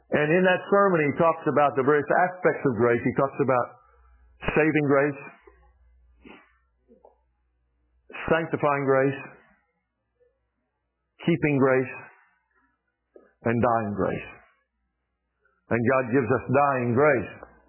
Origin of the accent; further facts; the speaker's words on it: Greensboro, North Carolina, United States; I used to live in Greensboro, North Carolina. It's my hometown where I was born.